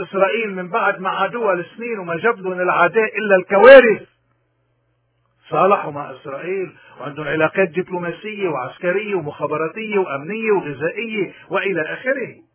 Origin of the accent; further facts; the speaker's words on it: Lebanon; ونحن مش من اللي حدا بيقدر يسترضينا كلبنانيين